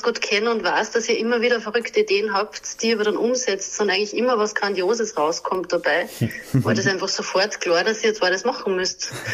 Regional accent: Salzkammergut, Austria; was mir an mein Leben und an meine Heimat und das Gefühl vom Salzkammergut erinnert.

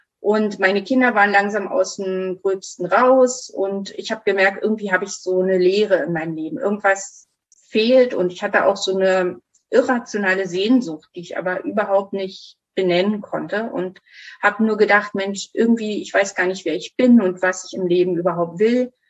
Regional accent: Germany; Ich bin in der DDR groß geworden.

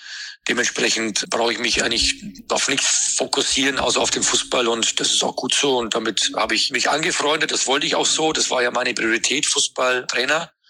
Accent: Hamburg, Germany; dass man als Hamburger natürlich Daumen drückt.

